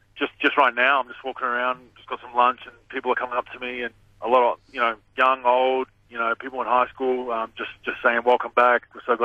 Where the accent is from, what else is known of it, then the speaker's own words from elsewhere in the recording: Australia; accent: Australian; I think my sense of humour, my Aussie accent helps a little bit.